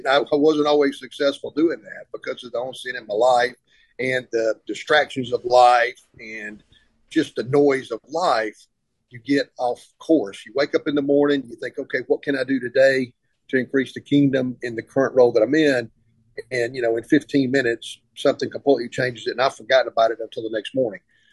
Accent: Lafayette, Alabama, United States; moved back to my hometown of Lafayette, Alabama, and started working for my grandfather, who was had a funeral home.

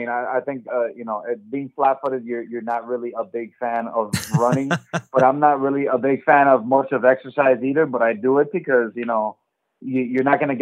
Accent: Miami, Florida, United States; Yeah. Born and raised in Miami. Lived here my whole life. I've only been on two plane rides my whole life.

